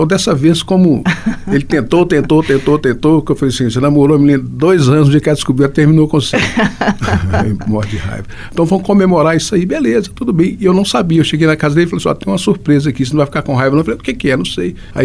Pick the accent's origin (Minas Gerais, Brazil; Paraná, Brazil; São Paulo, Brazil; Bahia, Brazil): Minas Gerais, Brazil; Belo Horizonte; Sou de Belo Horizonte. Tem raízes em Diamantina, né? Meu pai e minha mãe de Abaeté.